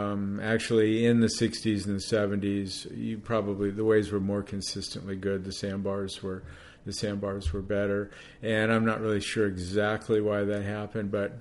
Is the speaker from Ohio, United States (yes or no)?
no; Pacific Palisades, California, United States; Well, we moved up here in 1966 with my parents. We grew up actually in the Pacific Palisades.